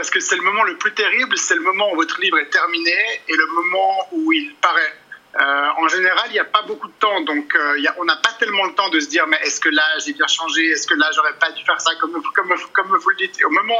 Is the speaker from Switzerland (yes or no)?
yes; Switzerland; born there; Je suis Suisse, je suis né en Suisse, j'habite en Suisse.